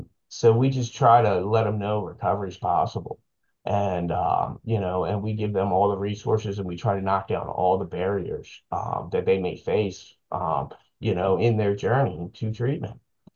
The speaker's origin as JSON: {"language": "English", "town": "Edgewood", "region": "Maryland", "country": "United States", "tie": "born or raised there", "said": "I get to give back because I grew up in Edgewood in Harford County, so I get to give back to a community which I ravaged."}